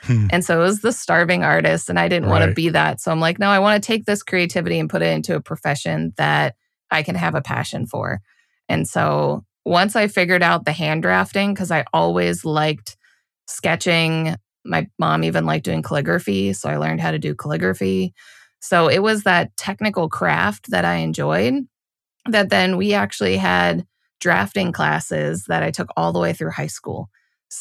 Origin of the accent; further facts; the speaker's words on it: Pittsburgh, Pennsylvania, United States; In Pittsburgh, Pennsylvania. So for anybody local to me, I went to North Allegheny.